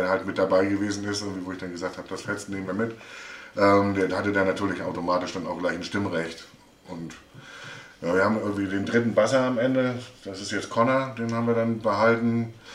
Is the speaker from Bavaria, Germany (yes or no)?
no; Anklam, Mecklenburg-Vorpommern, Germany; also born or lived in Mannheim; ich komme nicht aus Mannheim, ich habe nur in Mannheim 8 Jahre gewohnt, ich komme ursprünglich aus Anklam.